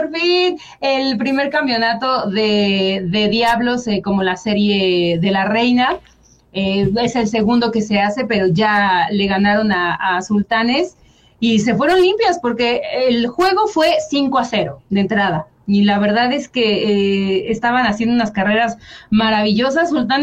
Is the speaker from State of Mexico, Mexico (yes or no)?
yes; Cuautitlán, State of Mexico, Mexico; Yo vengo de Cuautitlán.